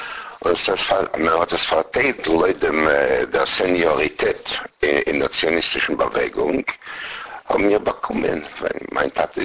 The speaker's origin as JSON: {"language": "German", "region": "Vienna", "country": "Austria", "tie": "born there", "moved": "yes", "said": "Ich bin geboren worden in Wien, in Austria."}